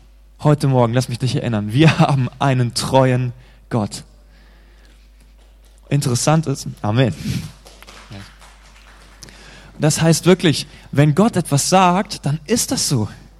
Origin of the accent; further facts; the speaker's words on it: Hesse, Germany; now in Hamburg, Germany; Ich bin hier in Hamburg, ich bin Hesse, ich kenne mich nicht so aus mit dieser nordischen Sprache.